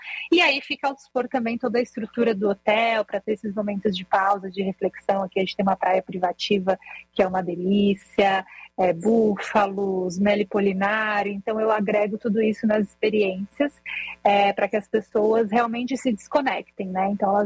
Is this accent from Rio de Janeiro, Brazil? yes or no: no; São Paulo, Brazil; Eu vim de São Paulo, sou paulistana.